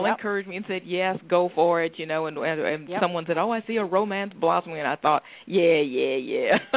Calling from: New Jersey, United States; I'm calling from New Jersey.

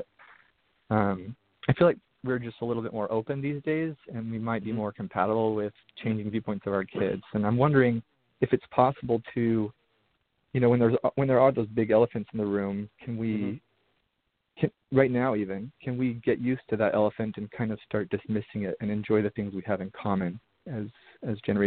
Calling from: Washington, United States; Hey, I'm actually calling from Washington right now. It's full of smoke, so I'm inside.

